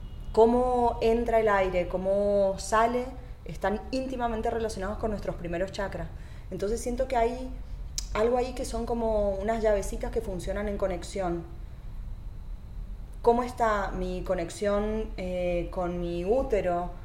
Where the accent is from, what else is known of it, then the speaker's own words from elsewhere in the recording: Mendoza, Argentina; Y después de 5 años andando por la universidad en Mendoza, que es de donde vengo, Mendoza, Argentina